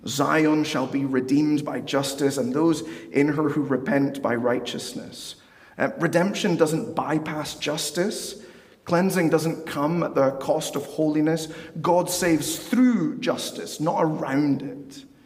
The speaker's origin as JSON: {"language": "English", "country": "Peru", "tie": "born or raised there", "lives_now": "United States", "said": "That was the case going back home to Peru in 2021. My hometown had grown so much. There was so much more crime. It was so much dirtier. It wasn't what I remembered it to be."}